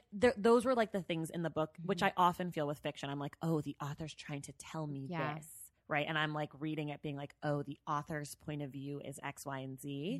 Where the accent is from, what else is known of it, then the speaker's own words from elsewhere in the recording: California, United States; I mean, I'm from the Bay Area.